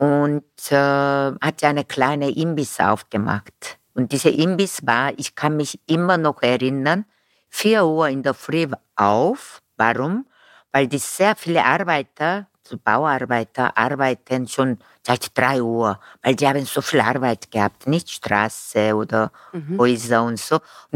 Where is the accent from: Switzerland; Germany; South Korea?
South Korea; German is a second language; now in Vienna, Austria; ja, ich komme aus Korea und dann fertig.